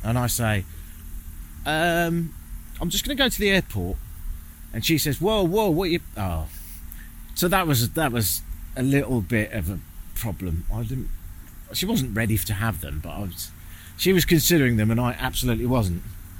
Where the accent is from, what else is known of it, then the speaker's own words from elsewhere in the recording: Brighton, South East England, United Kingdom; And I'm not from London. I'm from Brighton, which is pretty friendly.